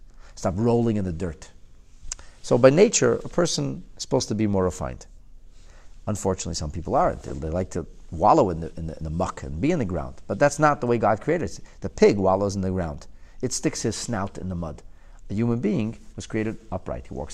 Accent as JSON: {"language": "English", "region": "New York", "country": "United States", "said": "I'm from New York. Nobody takes off the shoes in New York."}